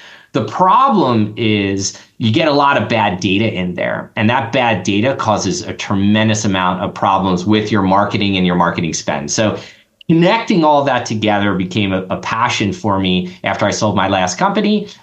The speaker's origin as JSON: {"language": "English", "region": "New Jersey", "country": "United States", "tie": "born or raised there", "said": "I grew up in South Jersey."}